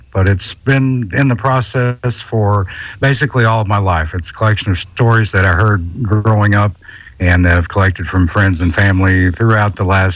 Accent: the South, United States; I grew up in the South, so there's a great oral tradition at night after it gets dark, and ghost tales, or in the Southern vernacular, boogers and haints.

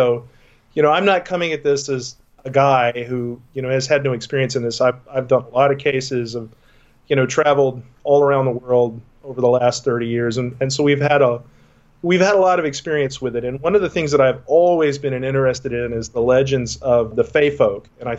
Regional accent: Texas, United States; And I grew up in Texas, and most of the stuff I researched was sort of our legends down there.

